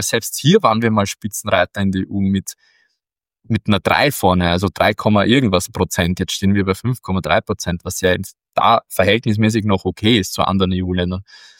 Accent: Austria; als Österreicher

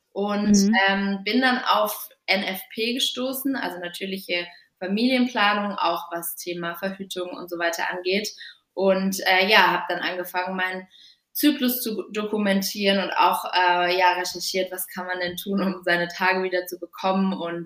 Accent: Freiburg, Baden-Württemberg, Germany; Genau, also ich komme ursprünglich aus Freiburg

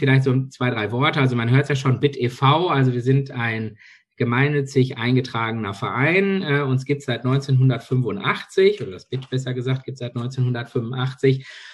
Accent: Wanne-Eickel, North Rhine-Westphalia, Germany; born there; Also ich komme gebürtig aus Wanne-Eickel, kennt jeder, denke ich mal, aus diversen Songs. Arbeite in Bochum derzeit

